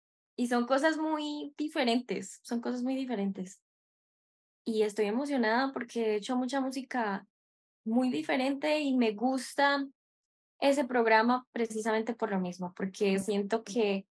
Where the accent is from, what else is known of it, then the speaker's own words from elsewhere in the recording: Bucaramanga, Santander, Colombia; born there; Yo nací acá, en Bucaramanga.